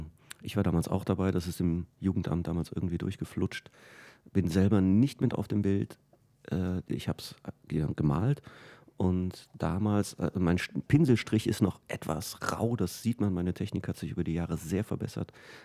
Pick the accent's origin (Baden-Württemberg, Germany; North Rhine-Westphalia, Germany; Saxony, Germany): North Rhine-Westphalia, Germany; Cologne; Nö, ich komme aus Ehrenfeld